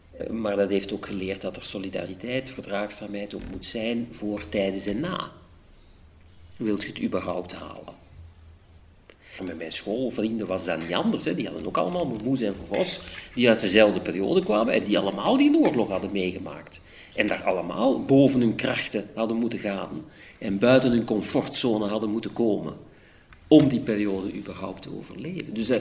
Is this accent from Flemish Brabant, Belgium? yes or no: no; Hoogstraten, Antwerp, Belgium; ik ben in Antwerpen geboren, maar als kind opgegroeid in Hoogstraten, in de Noorderkamp, omdat mijn vader vandaar is.